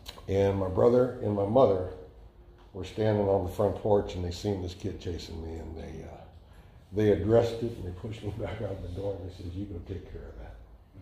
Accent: Berkeley, California, United States; I grew up in West Berkeley, rougher part of town, and my dad left when I was 2 years old.

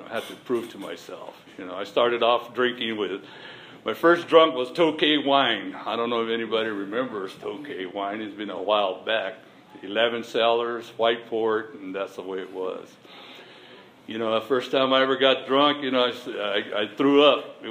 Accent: Albuquerque, New Mexico, United States; Well, I was brought up and raised in Albuquerque, New Mexico. That's where I was raised and brought up, and that's where I was from

